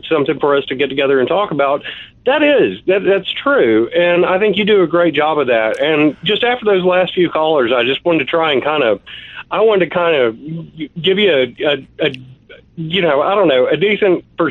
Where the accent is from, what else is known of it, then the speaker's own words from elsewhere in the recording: Birmingham, Alabama, United States; I grew up outside of Birmingham, Alabama